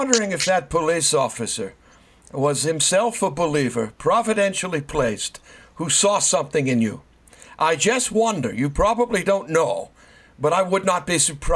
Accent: New England, United States; I'm from New England and I'm of Welsh background.

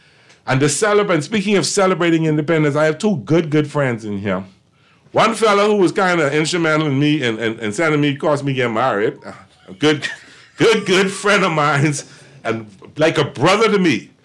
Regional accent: Chippenham, New Providence, Bahamas; I was a little boy, and I remember I grew up on Infantry Road in Chippenham, so that's right down the road from Clifford Park

